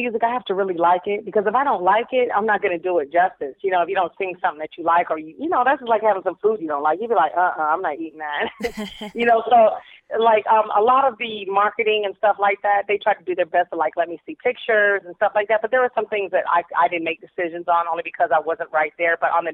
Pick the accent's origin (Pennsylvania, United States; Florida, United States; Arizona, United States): Arizona, United States; It's like I was this kid from Arizona, 21 years old, had never traveled the world like to that degree.